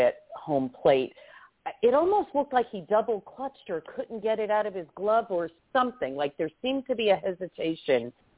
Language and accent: English; New Jersey, United States; also born or lived in New York City; now in Arizona, United States; I was born in New York City, in Greenwich Village. I grew up in New Jersey and West Milford and Ringwood, New Jersey, two very small towns.